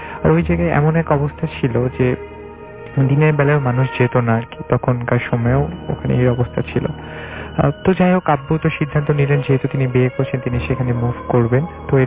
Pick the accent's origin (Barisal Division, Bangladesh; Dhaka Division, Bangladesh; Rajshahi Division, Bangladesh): Rajshahi Division, Bangladesh; Bogura; বগুড়াই বড় হয়েছি। জন্মসূত্রে আমরা বগুড়ার বাসিন্দা, বগুড়াই ছোটবেলা থেকে বড় হয়েছি।